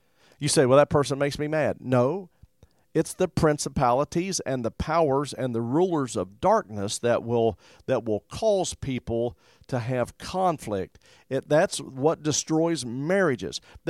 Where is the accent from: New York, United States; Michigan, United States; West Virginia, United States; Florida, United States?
West Virginia, United States; And you say, oh, we're from West Virginia.